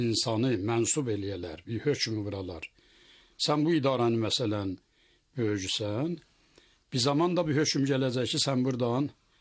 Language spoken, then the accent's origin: Azerbaijani; Germi, Ardabil Province, Iran; now in Ardabil, Iran; Bəli, Germidə. Oradan gəlmişik biz Ərdəbilə.